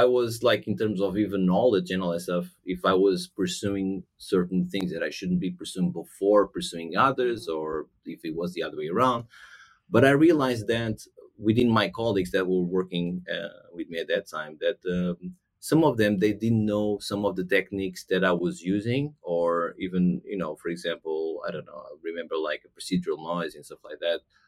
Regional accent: Portugal; English is a second language; now in London, United Kingdom; Portugal.

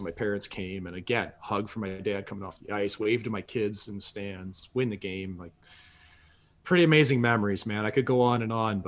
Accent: St. Louis, Missouri, United States; Like I was from St. Louis. Nobody from our city had ever played in the NHL when I was a kid, you know, and now we've had more than two dozen St. Louis kids that have played at this point.

